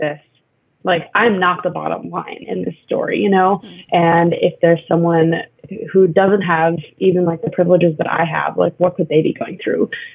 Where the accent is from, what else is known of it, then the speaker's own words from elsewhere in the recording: New York City, New York, United States; So I grew up in New York City, actually, you know, white, liberal, you know, relatively well-off family.